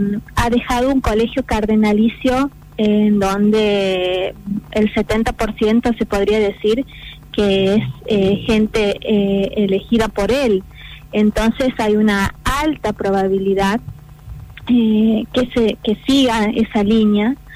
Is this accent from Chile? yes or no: no; Argentina; pero en particular para nosotros como argentinos